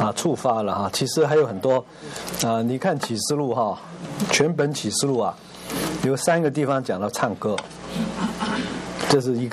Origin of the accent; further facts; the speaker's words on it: China; 就好像我们中国人每次有什么好事情发生了之后呢，就要吃饭，